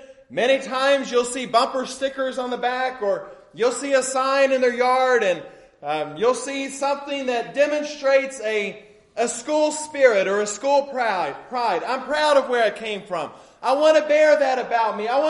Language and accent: English; Guthrie, Oklahoma, United States; if I tell someone I'm from Guthrie, it doesn't mean a whole lot. But if I say I'm from Oklahoma, they most of the time know where that is.